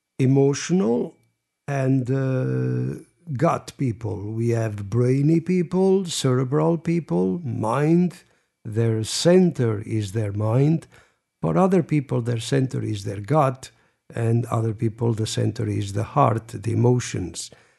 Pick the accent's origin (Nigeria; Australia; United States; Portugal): Portugal; Fatima, Centro; English is a second language; Well, when I come to think, I grew up in Fatima, so I know well Fatima